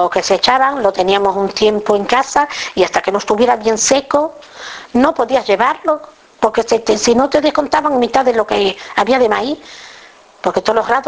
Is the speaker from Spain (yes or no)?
yes; Olivenza, Extremadura, Spain; De Olivenza. Mi marido también. Somos todos de Olivenza.